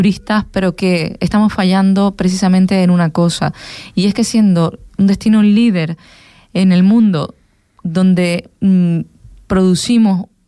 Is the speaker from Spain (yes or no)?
yes; Canary Islands, Spain; yo me siento canaria y mejor era casi por igual, ¿no?